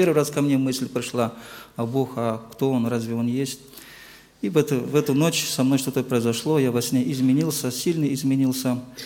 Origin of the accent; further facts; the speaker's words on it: Karakalpakstan, Uzbekistan; Я сам родом из Узбекистана, как уже брат сказал, в Каракалпакской автономной республике.